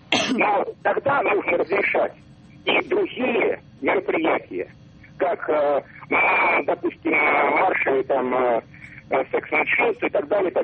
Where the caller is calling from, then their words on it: Tolyatti, Samara Oblast, Russia; Я из Тольятти звоню.